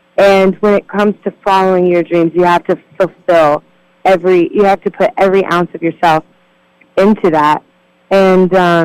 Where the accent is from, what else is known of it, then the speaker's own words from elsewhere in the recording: Louisiana, United States; Yeah, I'm from Louisiana, and I tell you what, it gets like below 60.